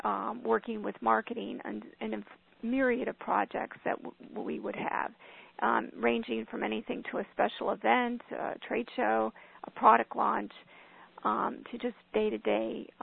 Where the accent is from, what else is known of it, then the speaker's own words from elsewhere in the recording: Florida, United States; I'm from Florida.